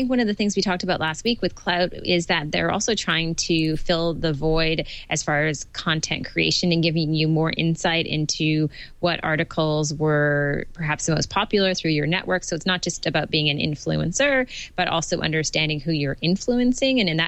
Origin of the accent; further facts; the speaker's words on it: Canada; because I am Canadian